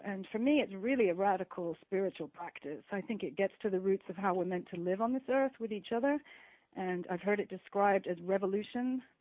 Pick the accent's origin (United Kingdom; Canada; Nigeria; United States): United Kingdom; I'd been working as an activist, gosh, since I was like 11 or 12, growing up in the Thatcher era in the UK.